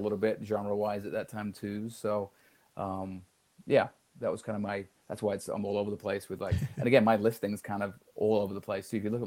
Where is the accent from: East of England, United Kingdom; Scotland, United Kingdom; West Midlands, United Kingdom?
East of England, United Kingdom; Peterborough; moved away as an adult; So I'm based out of Peterborough, which is in England. So my whole family are based there. So it's about 35 minutes from Cambridge